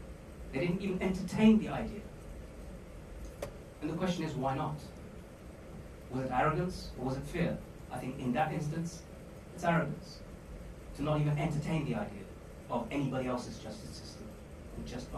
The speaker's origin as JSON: {"language": "English", "country": "United Kingdom", "said": "There are things about prison I liked. That's all part of being British for me."}